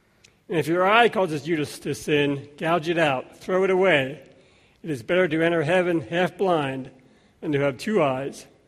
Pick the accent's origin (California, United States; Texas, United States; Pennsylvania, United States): Pennsylvania, United States; I'm from Lancaster County.